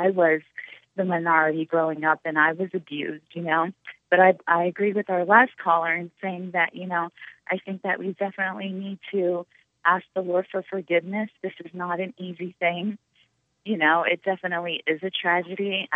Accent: Newark, New Jersey, United States; growing up in Newark and, you know, having, you know, biracial relatives as well, you know, I can say that on the flip side of that, you know, I grew up as the minority

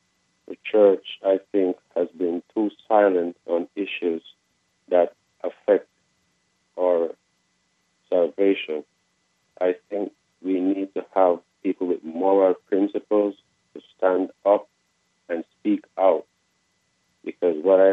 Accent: Jamaica; I am from Jamaica.

